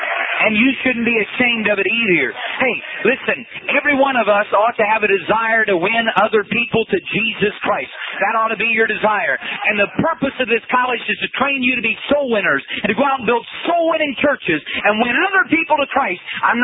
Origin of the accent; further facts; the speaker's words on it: Winchester, Indiana, United States; I grew up in Winchester, Indiana.